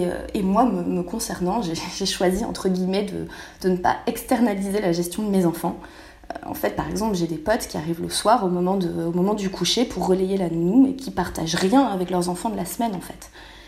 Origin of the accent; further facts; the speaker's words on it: Bordeaux, Nouvelle-Aquitaine, France; now in Paris, France; Sinon, j'ai grandi à Bordeaux, j'ai fait mon école d'ingénieur, puis une spécialisation en école de commerce. Et je suis venue habiter à Paris